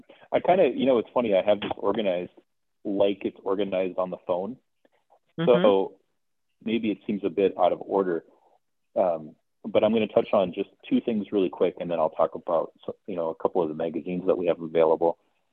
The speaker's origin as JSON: {"language": "English", "region": "North Dakota", "country": "United States", "tie": "born or raised there", "said": "So I grew up in North Dakota, as I was saying, that the Bison football team is a really big popular thing in North Dakota."}